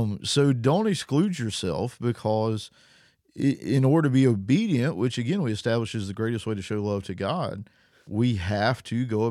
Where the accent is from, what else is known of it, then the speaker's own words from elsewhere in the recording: the South, United States; if you hear me talk, I come from the South.